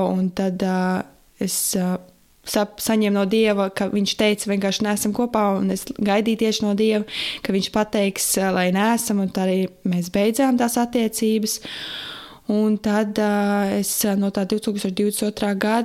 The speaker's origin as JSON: {"language": "Latvian", "region": "Saldus Municipality", "country": "Latvia", "tie": "born or raised there", "also_born_or_lived": "Netherlands / Norway", "lives_now": "Ozolnieki, Latvia", "said": "man ir 22 gadi, uzaugu Kurzemes pusē, Saldus novadā."}